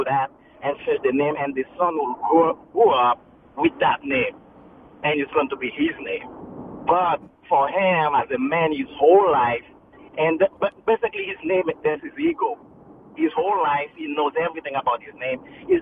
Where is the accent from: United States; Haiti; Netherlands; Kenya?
Haiti; I was born and raised in Haiti.